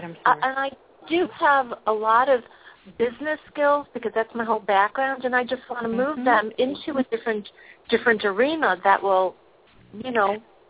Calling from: California, United States; I'm calling from California.

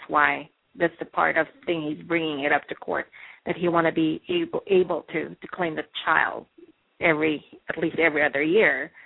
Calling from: New Mexico, United States; New Mexico.

